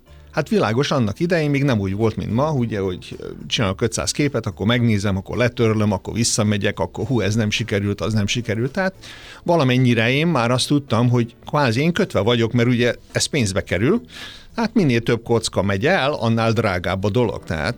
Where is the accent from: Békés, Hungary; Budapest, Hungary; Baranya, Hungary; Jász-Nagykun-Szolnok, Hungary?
Baranya, Hungary; Pécs; Én mivel pécsi vagyok, tehát ott is volt egy-két ilyen együttes